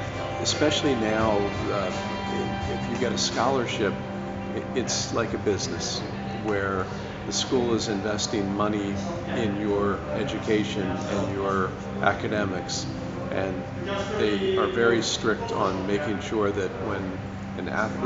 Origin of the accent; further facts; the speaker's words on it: United States; Yes, I mean, I am from the United States, so I saw it.